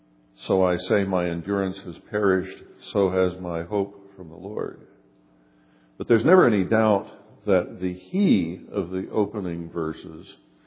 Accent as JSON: {"language": "English", "country": "United States", "said": "I am an American. You know, I don't think anybody ever thinks that I speak for all Americans when I say"}